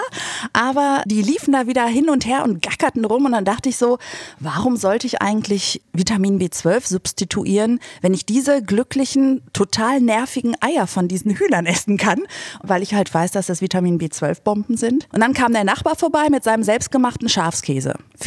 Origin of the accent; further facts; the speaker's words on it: North Rhine-Westphalia, Germany; born there; Ich bin in Deutschland geboren, NRW.